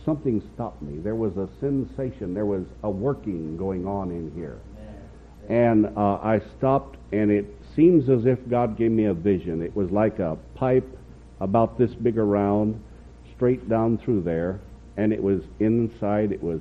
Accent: the Ozarks, United States; also born or lived in Michigan; I was a tall, skinny, very ugly kid from the Ozark Mountains. And we moved from Michigan after we lost everything.

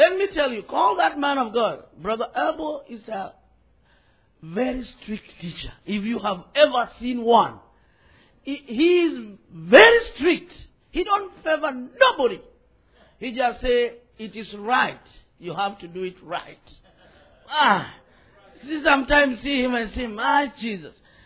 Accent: Kenya; I am a Kenyan, but I'm also, I'm not a citizen there.

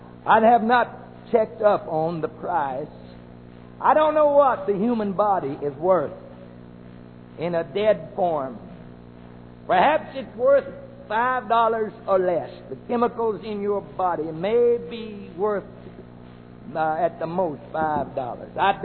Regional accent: Arkansas, United States; I'm what they call a home person. I'm from Arkansas. I'm one of you. I like Arkansas.

